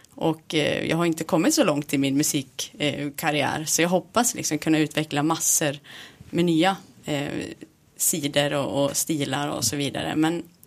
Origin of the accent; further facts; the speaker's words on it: Järbo, Gävleborg County, Sweden; Jag köpte mig en gård där. Men jag kommer från Järbo ursprungligen. Sen jag flyttade runt lite grann i Sverige.